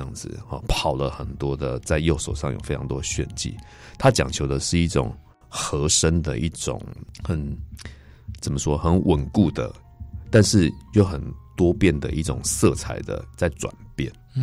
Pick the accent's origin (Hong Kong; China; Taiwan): Taiwan; also born or lived in Germany; 可以让我一个台湾人到那边去读书